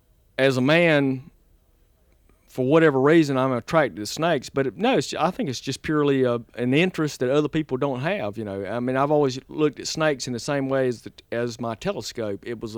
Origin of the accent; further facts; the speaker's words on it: Southern United States, United States; Well, I don't know being Southern, but just having this, like I say, love of the land and of family, which I think is very Southern, family ties